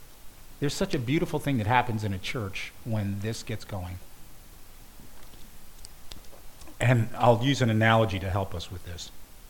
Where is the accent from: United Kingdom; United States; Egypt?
United States; This is not how I think. I'm an American, I'm an individual.